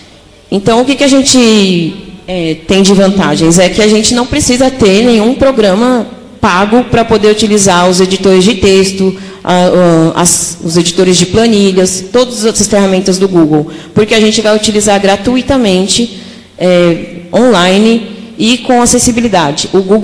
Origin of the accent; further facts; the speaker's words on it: São Paulo, Brazil; eu sou de São Paulo, né?